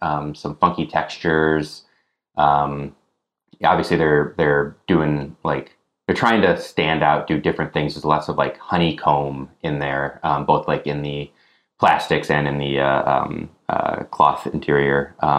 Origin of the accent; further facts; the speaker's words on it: Toledo, Ohio, United States; You know, growing up in Toledo, it's like split right down the middle between U of M, Michigan, and Ohio State.